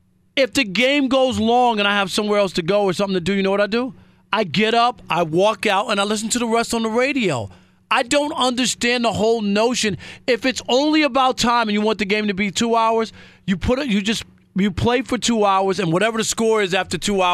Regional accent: New York, United States; when I was a kid growing up in New York, it would be a treat for the Mets to be on.

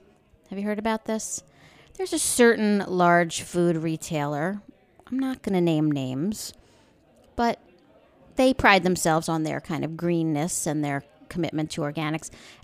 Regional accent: New York, United States; And, you know, I grew up out on the East End of Long Island.

